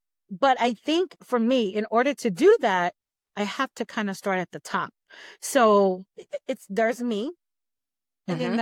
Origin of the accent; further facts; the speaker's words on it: Texas, United States; now in Minnesota, United States; And we are from Texas originally, the Dallas-Fort Worth area, and now we reside in Minnesota.